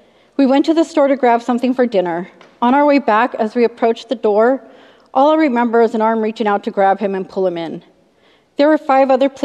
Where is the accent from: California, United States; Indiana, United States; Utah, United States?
California, United States; Long Beach; born there; All right, I was born in Long Beach, California in 1976.